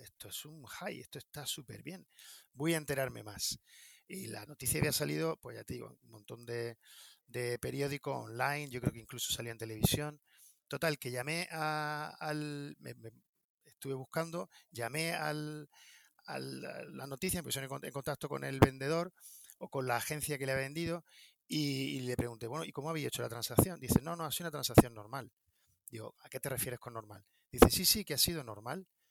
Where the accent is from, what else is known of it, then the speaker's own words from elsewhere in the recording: Granada, Andalusia, Spain; born there; Yo soy ingeniero de caminos, nací en Granada, y mi primer trabajo fue en Jamaica